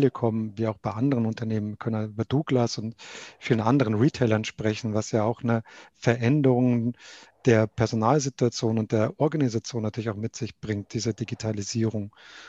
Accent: Berg bei Neumarkt, Bavaria, Germany; Also aufgewachsen bin ich in Berg bei Neumarkt

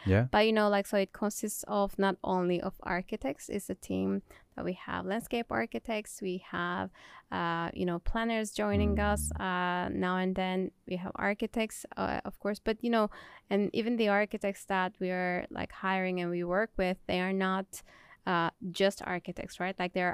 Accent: Turkey; also born or lived in Germany / United States; he's from Spain, I'm from Turkey, and we met in Germany, then we lived in the States

